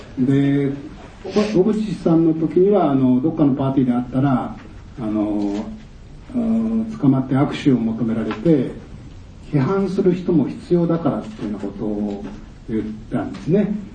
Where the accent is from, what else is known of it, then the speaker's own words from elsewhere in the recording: Sakata, Yamagata, Japan; 私は山形県酒田市の出身ですけれども、